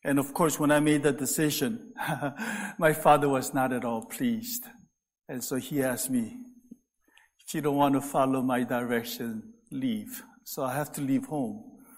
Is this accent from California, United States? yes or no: yes; California, United States; I'm a California, Southern California boy, right? A beach bum. I grew up in Southern Cal, went to college at UC Santa Barbara, which is right on the beach.